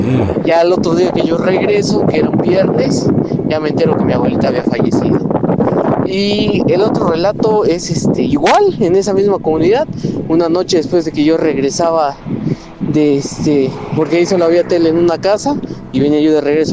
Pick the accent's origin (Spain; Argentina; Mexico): Mexico; La Trinitaria, Chiapas; Yo soy de acá de Chiapas, de la Trinitaria Chiapas.